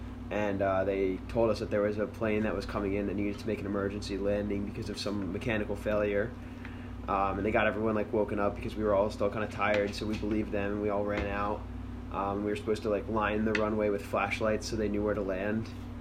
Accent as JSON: {"language": "English", "town": "Philadelphia", "region": "Pennsylvania", "country": "United States", "said": "I'm from Philadelphia."}